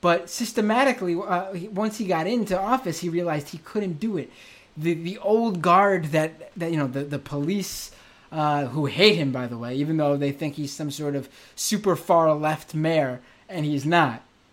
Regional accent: New York City, New York, United States; I can tell you as a New Yorker

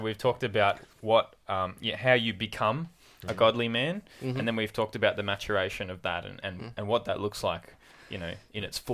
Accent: New South Wales, Australia; Look, I'm from New South Wales, all right?

